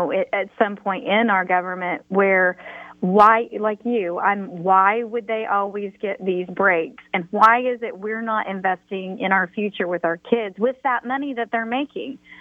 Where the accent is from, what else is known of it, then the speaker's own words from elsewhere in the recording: Kingfisher, Oklahoma, United States; you know, I grew up in Kingfisher, and I ran into some Kingfisher teachers.